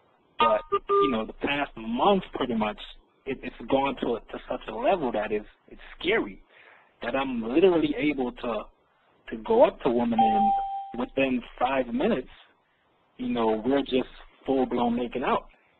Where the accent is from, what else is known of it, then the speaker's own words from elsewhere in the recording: New York City, New York, United States; now in Antigua; but basically I'm from New York City, you know, and I pretty much travel the globe, basically, and right now I'm in the Caribbean islands in Antigua.